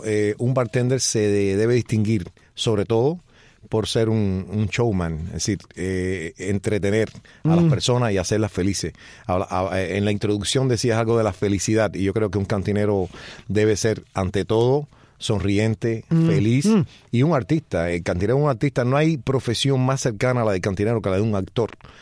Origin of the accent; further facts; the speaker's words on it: Calimete, Matanzas, Cuba; Una gran ciudad al sur de Matanzas. Ahí nací en un bar. Mi padre tenía un bar que ahí nací y me crié. Y en el 68, bueno, con la ofensiva revolucionaria se lo intervinieron. Mi padre tuvo que hacer otras cosas, pero bueno, nací en Calimete hace algún tiempo.